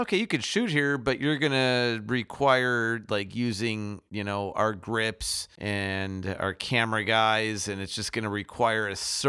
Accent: Chicago, Illinois, United States; I mean, growing up in Chicago and stuff, it was always Saturdays.

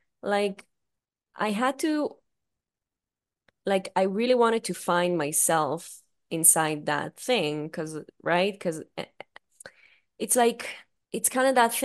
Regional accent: Israel; English is a second language; I barely speak my native language, whatever, which is certainly the case for me. And I'm like, oh, okay, so who am I? And that's the way where I found, oh, I'm like, I was more connected to my Judaism during these years than I was connected to my identity as an Israeli

